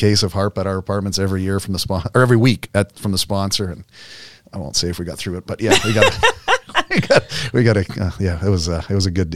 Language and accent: English; Canada; now in Charlotte, United States; so I've been down in Charlotte now for probably 25 years, but grew up in Canada, but I'm as American a Canadian as you could probably